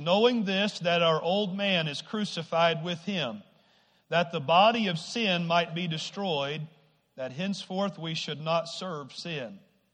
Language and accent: English; Arkansas, United States; I grew up in Arkansas in a small town of about 800 people. Everybody knew everybody.